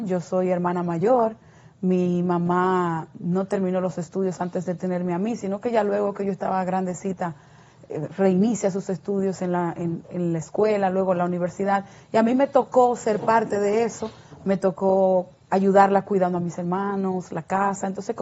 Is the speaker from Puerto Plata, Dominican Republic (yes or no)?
yes; Sosúa, Puerto Plata, Dominican Republic; porque muchas veces yo digo, vengo de Sosúa, pero me miran y rápidamente digo, sí, pero.